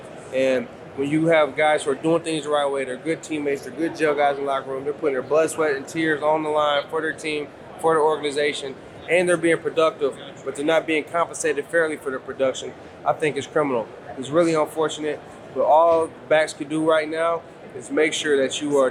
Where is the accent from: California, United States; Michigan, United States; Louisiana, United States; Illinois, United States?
Michigan, United States; So I'm from Michigan.